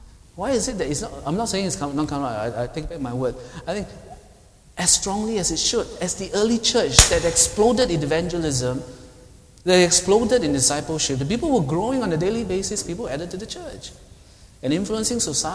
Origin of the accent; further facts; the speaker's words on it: Singapore; we will be stretched for another 24 hours non-stop as a Singaporean. Singaporean time is so stretched.